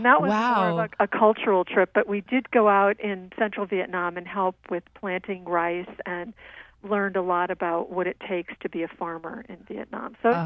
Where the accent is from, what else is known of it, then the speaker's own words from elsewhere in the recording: New Orleans, Louisiana, United States; you said I grew up in the Ninth Ward, and really it was right outside of the Ninth Ward.